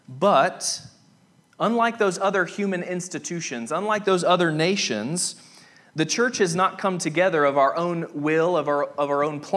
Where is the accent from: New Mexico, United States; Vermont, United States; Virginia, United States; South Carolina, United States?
South Carolina, United States; Rock Hill; I grew up in Rock Hill, South Carolina, not far from here, and my parents still live there